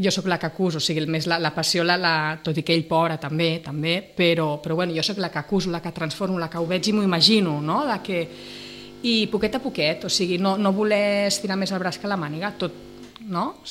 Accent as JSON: {"language": "Catalan", "town": "Barcelona", "region": "Catalonia", "country": "Spain", "lives_now": "Sitges, Spain", "said": "perquè Sitges per mi és viure a Sitges, jo que sóc de Barcelona, és una meravella"}